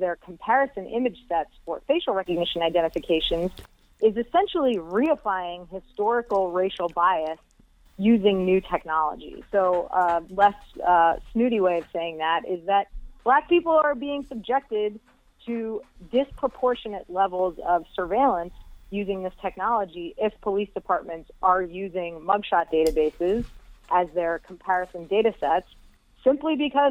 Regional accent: Massachusetts, United States; A number of states, including Massachusetts, my home state, have now legalized recreational cannabis use.

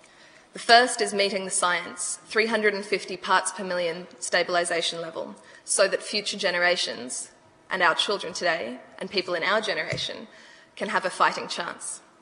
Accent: Brisbane, Queensland, Australia; I'm 23 years old and I'm from Brisbane, Australia.

